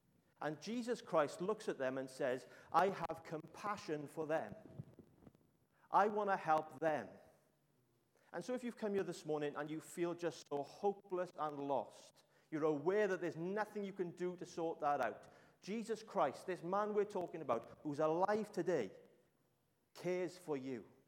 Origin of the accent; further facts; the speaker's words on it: Ebbw Vale, Wales, United Kingdom; because I'm from Ebbw Vale.